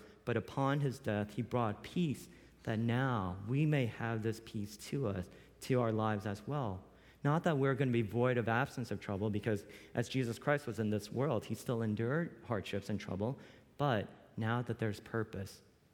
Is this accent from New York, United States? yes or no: yes; Long Island, New York, United States; now in California, United States; I grew up in Long Island, New York, and so oftentimes I would go, well, every Sunday and during the weekday, we would go to church in New Jersey, and we would drive in through the city.